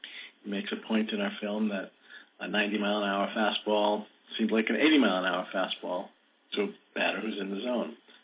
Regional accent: Boston, Massachusetts, United States; I'm from Boston, and as you may be aware, the Red Sox did pretty well in 2004

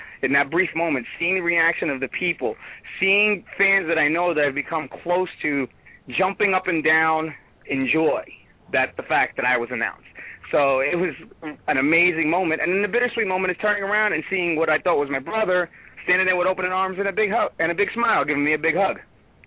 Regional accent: New York City, New York, United States; I'm from Brooklyn, New York, and I'm going back to my roots. And I grew up in a tough neighborhood, and I was trained by some tough customers.

